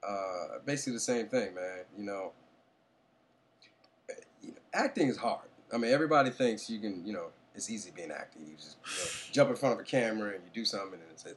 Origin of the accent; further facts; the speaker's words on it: Philadelphia, Pennsylvania, United States; they sent me to this acting class with this man, Rodney Robb, in Philadelphia, because I'm from Philly.